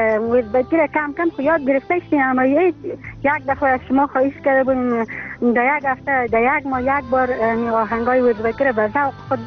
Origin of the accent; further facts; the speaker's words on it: Afghanistan; چون در همه ما افغان هستیم،